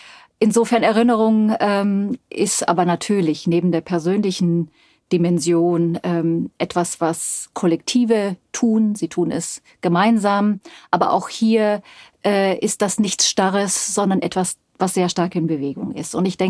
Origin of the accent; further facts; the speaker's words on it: Bavaria, Germany; ich bin in Bayern aufgewachsen